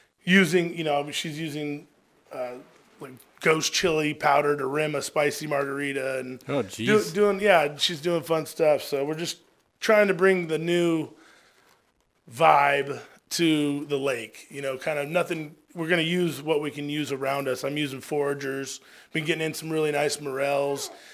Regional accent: California, United States; And then I'm from Central Valley, so agriculture, cold water seafood, the Central Coast, grew up real close to that.

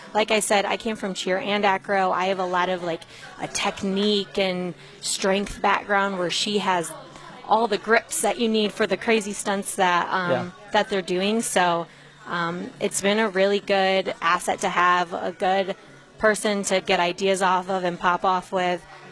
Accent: Addison, Michigan, United States; Yeah, so I'm from the area. I'm from Addison, so I'm about 25 minutes away.

